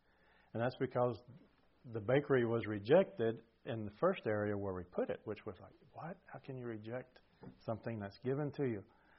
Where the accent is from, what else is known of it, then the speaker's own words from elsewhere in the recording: Brent, Alabama, United States; moved away as an adult; also born or lived in Costa Rica / Colombia; And even though I grew up here in Bibb County in Brent, Alabama, they say I don't sound like that anymore. And that's perhaps because I spent most of my life in Costa Rica, between Colombia and Costa Rica. And so I left in 1989 when I was 23